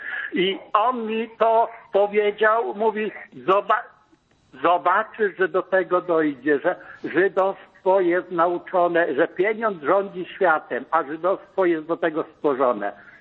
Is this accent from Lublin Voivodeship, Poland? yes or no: no; Krosno, Subcarpathian Voivodeship, Poland; z Polszan, to jest województwo przemyskie, ale Robym jestem z Krosna.